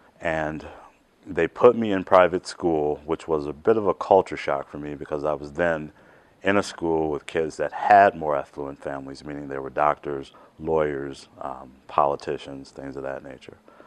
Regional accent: Chicago, Illinois, United States; I grew up in Chicago, Illinois. I attended a small high school called Morgan Park Academy on the south side of Chicago.

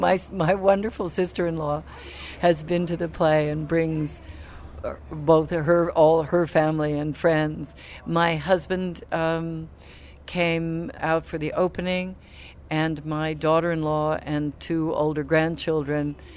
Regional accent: Oakland, California, United States; now in New York, United States; I grew up in Oakland. I lived in Oakland from the sixth grade to my junior year at Stanford.

